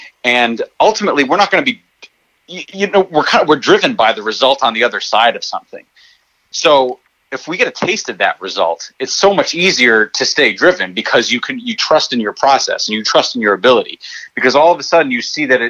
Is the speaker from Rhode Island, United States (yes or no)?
yes; Rhode Island, United States; I'm from Rhode Island. Everyone here is very blue collar, very hardworking.